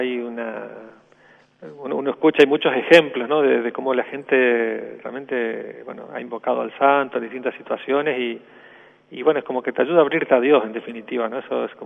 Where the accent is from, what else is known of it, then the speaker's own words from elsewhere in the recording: Reconquista, Santa Fe, Argentina; Ahí soy nacido en Reconquista, ahí en el norte.